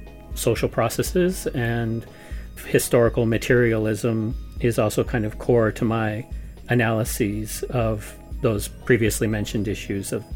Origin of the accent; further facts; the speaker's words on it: Missouri, United States; also born or lived in Minnesota; I grew up in the American Midwest, born in Minnesota, which is a state just south of the Canadian border, and then moved to Missouri, which is right in the kind of dartboard center of the United States.